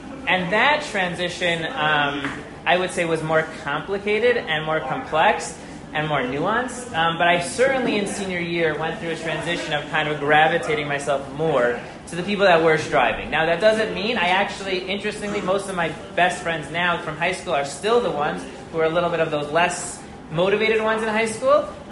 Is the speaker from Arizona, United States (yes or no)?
no; Riverdale, New York, United States; I grew up in Riverdale, but I went to DRS, not the story for now.